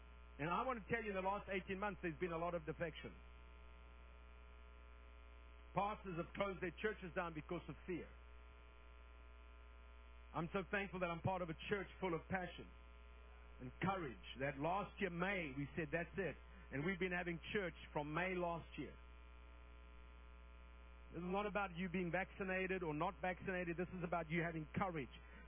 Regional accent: South Africa; I grew up in the African bush, and I want to tell you, you know, we had to go to war.

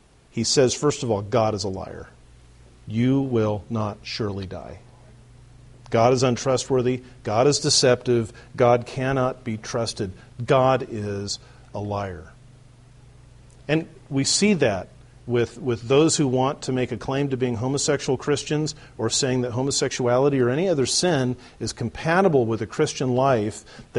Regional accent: California, United States; I don't know because I'm from California and water is probably made from old diapers or something

